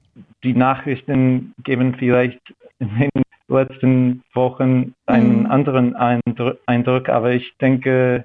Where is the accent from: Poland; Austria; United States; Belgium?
United States; German is a second language; now in Ireland; Also, ich komme aus den USA, aber jetzt rufe ich aus Irland an.